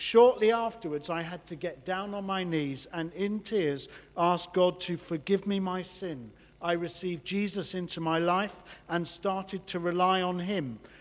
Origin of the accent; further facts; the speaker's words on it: Walton-on-Thames, South East England, United Kingdom; My family come from Germany, where many lost their lives in the Holocaust. But I was brought up in Walton-on-Thames, just 20 miles away. We went to Kingston Liberal Synagogue